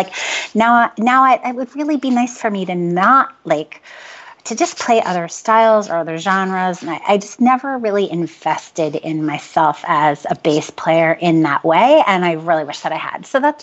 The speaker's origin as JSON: {"language": "English", "region": "New York", "country": "United States", "tie": "born or raised there", "said": "I was born in the city and then raised in the suburbs right outside of New York City. And then you moved back to the city."}